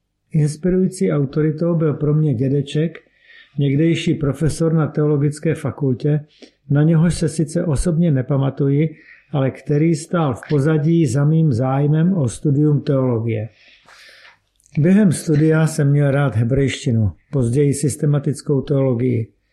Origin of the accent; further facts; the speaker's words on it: Vsetín, Zlín Region, Czechia; Vyrůstal jsem na Vsetíně ve věřící rodině. Patřili jsme do horního sboru Českobratrské církve evangelické